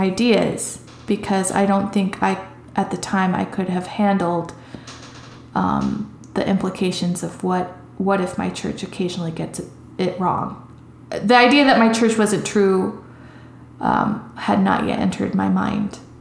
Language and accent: English; Evanston, Illinois, United States; I was raised in Evanston, Illinois, which, if anyone is familiar with Evanston, they know it's very diverse